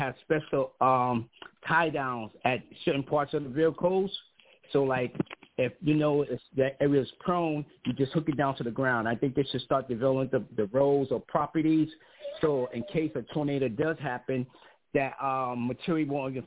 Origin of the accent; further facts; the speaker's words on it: New York City, New York, United States; As I said before … I'm from New York City.